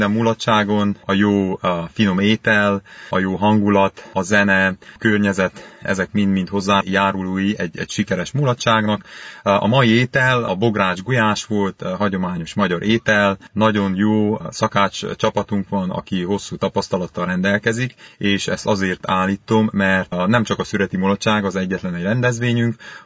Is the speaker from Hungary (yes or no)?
no; Transylvania, Romania; viszont volt alkalmam otthon Erdélyben felnőve, hogy sok bálon, szüreti bálon, mulatságon, lakodalmon vegyek részt